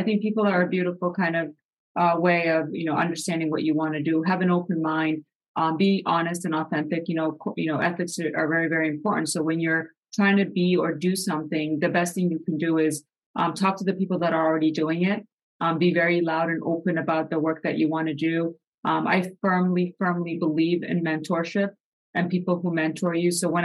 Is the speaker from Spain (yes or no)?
no; Addis Ababa, Ethiopia; now in Boston, United States; I'm an immigrant from Addis Ababa, Ethiopia. I came here to Boston in 1987 on a one-way flight to Boston and at Logan Airport